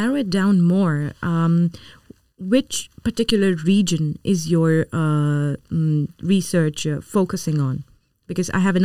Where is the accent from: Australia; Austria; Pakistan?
Pakistan; And I'm from Pakistan and I can tell you from that.